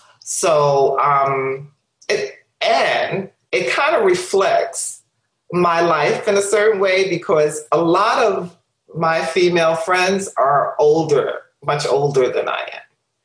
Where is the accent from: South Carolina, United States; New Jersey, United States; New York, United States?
New York, United States; Brooklyn; that's not anything that I was familiar with in my life growing up in Brooklyn with my family.